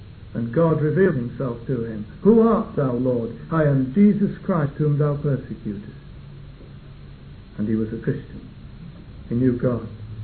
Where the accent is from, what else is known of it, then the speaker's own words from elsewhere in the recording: Yorkshire and the Humber, United Kingdom; I'm a Yorkshireman, or at least the sort of the one. It's complicated, but I was brought up anyway in Yorkshire